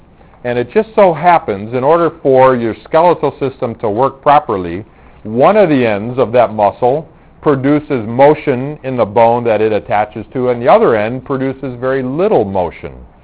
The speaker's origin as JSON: {"language": "English", "town": "Chicago", "region": "Illinois", "country": "United States", "tie": "born or raised there", "said": "I grew up in Chicago, and we would get snow all the time in the wintertime"}